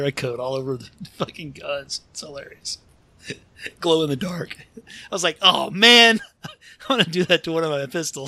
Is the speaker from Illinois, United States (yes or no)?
no; Honolulu, Hawaii, United States; born there; I was born in Tripler U.S. Army Hospital on the side of a hill in Honolulu, Hawaii.